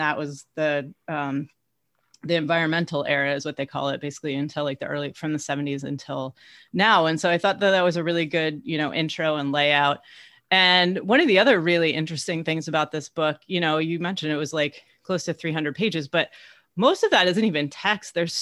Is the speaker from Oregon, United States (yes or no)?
no; Michigan, United States; I grew up in Michigan, and so near the Great Lakes